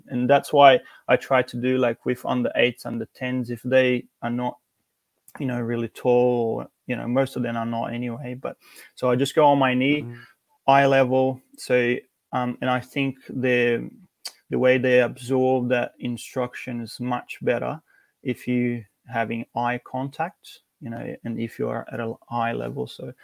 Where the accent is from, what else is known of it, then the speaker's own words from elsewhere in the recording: Brazil; that's where I started, back in Brazil, my home country, our home country.